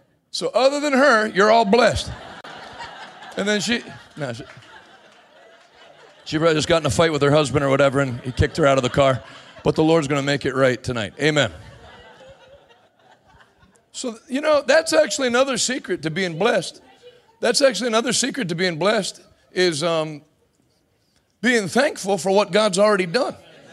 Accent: Bridgeville, Pennsylvania, United States; You know, I grew up in Bridgeville.

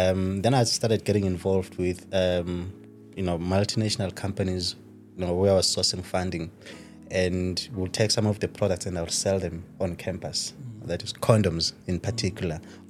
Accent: Eswatini; also born or lived in Free State, South Africa; So I grew up in Swaziland, now known as Eswatini. But I was born in the Free State, Putarichaba.

